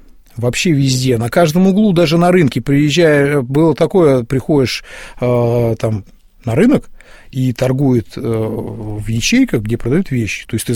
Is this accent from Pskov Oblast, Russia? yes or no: no; Kemerovo Oblast, Russia; now in Murmansk, Russia; я родился в Кузбассе. Это кузбасский городок, 126 тысяч населения, 7 шахт, вокруг разрезы, мы маленькими играли там на вагонетках